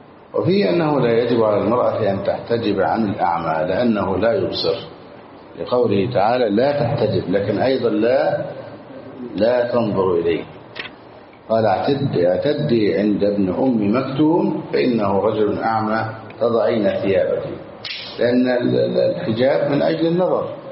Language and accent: Arabic; Egypt; عندنا في مصر